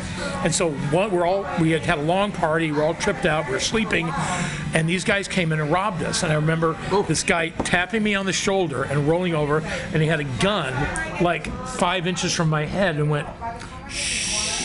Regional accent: Midwest, United States; I even though I'm from the Midwest, whatever Midwestern I can bring to it, I feel I am a San Francisco, California regional theater person and comedian

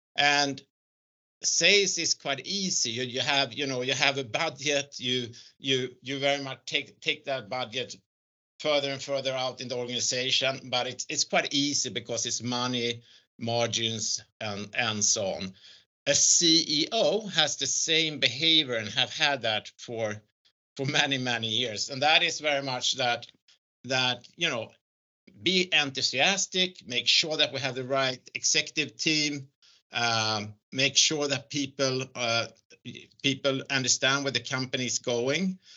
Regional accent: Sweden; I'm from Sweden, so I think that it's very, very important to focus, to have your dreams

